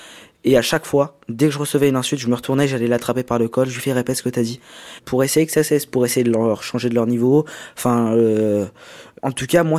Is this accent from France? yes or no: yes; Saint-Denis, Île-de-France, France; Enfin, je suis né à côté de Saint-Denis. J'ai grandi à Saint-Denis, j'étudie à Saint-Denis, j'ai 14 ans. J'étudie au collège Elsa Triolet en classe de 3e.